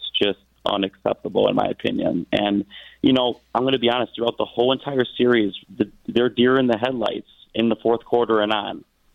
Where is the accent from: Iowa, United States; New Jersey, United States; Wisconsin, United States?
Wisconsin, United States; Milwaukee; We're from Wisconsin, Milwaukee. We're born and raised blue collar workers.